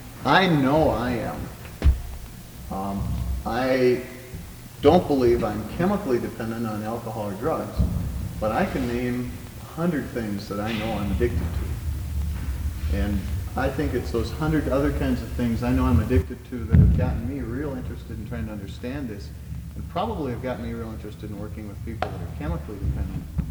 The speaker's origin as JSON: {"language": "English", "town": "Cambridge", "region": "Minnesota", "country": "United States", "said": "I'm from Cambridge, Minnesota, and I'm a recovering Lutheran minister."}